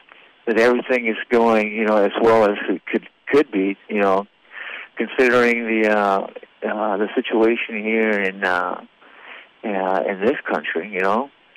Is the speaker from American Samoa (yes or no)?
yes; Fagasa, Eastern District, American Samoa